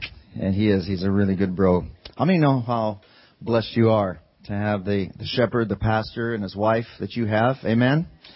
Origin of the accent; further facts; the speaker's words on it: Springfield, Missouri, United States; In Greene County, where I grew up in Springfield, Missouri, the national headquarters of the Assemblies of God is number one meth producing county in the state